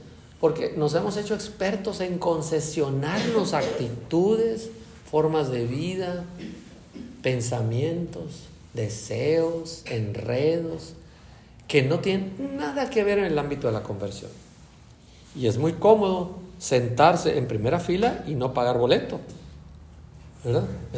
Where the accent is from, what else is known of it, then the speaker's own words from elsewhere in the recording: Mexico; como los mexicanos nos cosemos aparte en el malinchismo